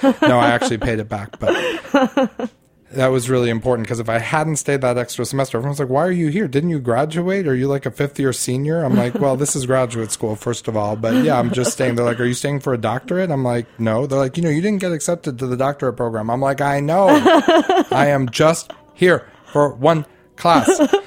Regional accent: New York City, New York, United States; I'm born and raised in New York. Mount Sinai Hospital, Klingenstein Pavilion, 102nd Street and 5th Avenue.

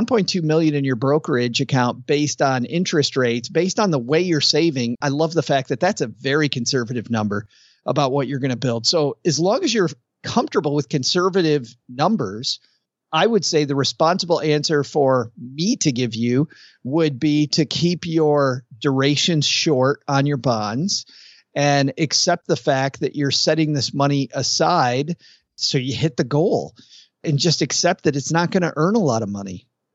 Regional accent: Michigan, United States; So I grew up in West Michigan. There were a ton of farms.

